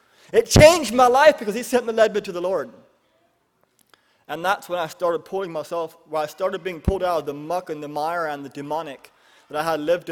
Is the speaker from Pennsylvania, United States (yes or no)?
yes; Pennsylvania, United States; I was born here in Lancaster County. I was Old Order Amish. I grew up about an hour and a half northwest of here in a fairly dysfunctional Amish family.